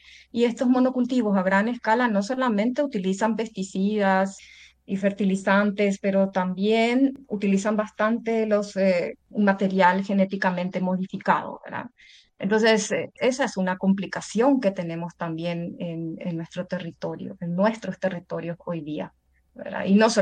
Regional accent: Paraguay; Por ejemplo, en mi país, al menos solamente el 3% de la población paraguaya vive en el Chaco.

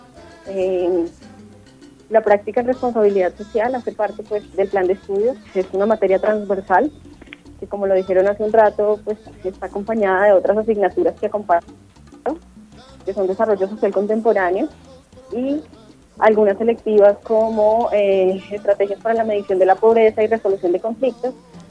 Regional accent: Colombia; para nosotros como ciudadanos, como colombianos.

